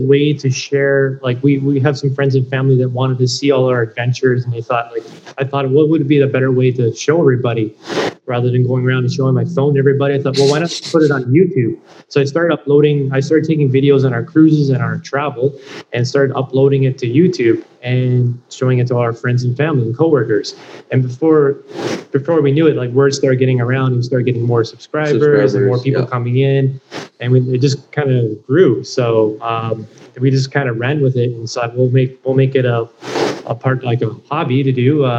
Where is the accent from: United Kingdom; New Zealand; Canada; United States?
Canada; Toronto, Ontario; I was born here in Toronto, Canada, born and raised. I work for the transportation company here in Toronto.